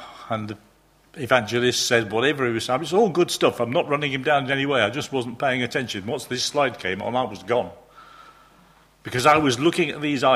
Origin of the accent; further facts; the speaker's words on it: Mansfield, East Midlands, United Kingdom; which is about 15 miles from Mansfield, my hometown.